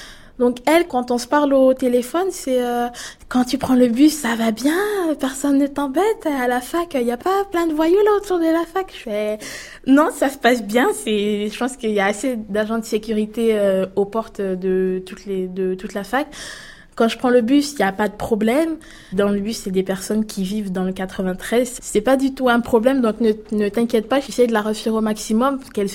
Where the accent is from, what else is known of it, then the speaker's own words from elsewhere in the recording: Gabon; Parce qu'au Gabon, en fait, je viens du Gabon.